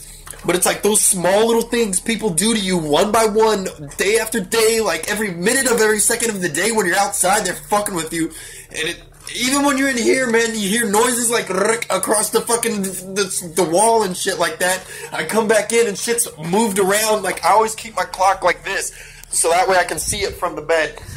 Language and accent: English; Seattle, Washington, United States; also born or lived in Arizona; because I was born in Arizona, and I had some crazy family issue, and I got adopted at a later age up here in Seattle